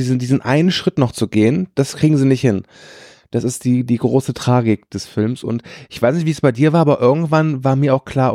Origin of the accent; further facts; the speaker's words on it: Rhineland, Germany; Ja, also ich bin ja Rheinländer.